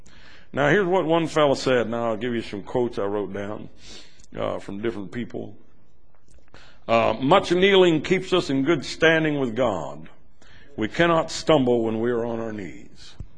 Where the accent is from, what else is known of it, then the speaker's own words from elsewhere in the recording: Kansas, United States; I'm from Kansas, but I ain't stupid.